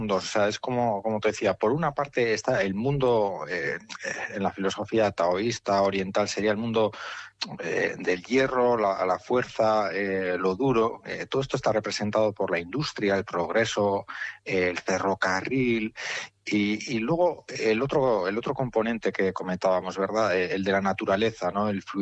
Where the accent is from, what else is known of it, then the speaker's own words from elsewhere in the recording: Urretxu, Basque Country, Spain; Yo soy de Urretxu. Y bueno, a lo largo de mi vida pues he recorrido muchas veces pues la zona, ¿no?, del valle